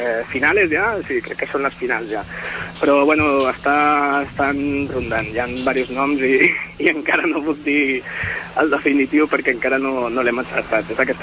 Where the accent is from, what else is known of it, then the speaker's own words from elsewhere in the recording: Barcelona, Catalonia, Spain; jo soc de Sant Andreu de tota la vida i quan era petit